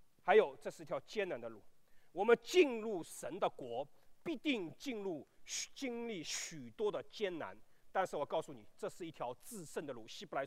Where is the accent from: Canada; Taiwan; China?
China; 我们是中国人